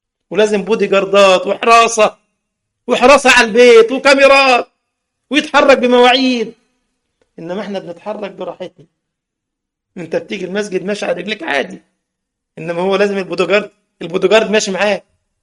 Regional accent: Egypt; كنا بنقوم قديما على كفالة الأيتام وكذا في الجمعية الشرعية عندنا في مصر

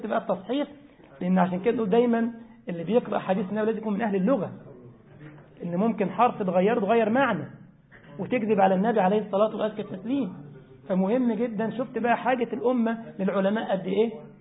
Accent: Egypt; احنا عندنا في مصر النبوت

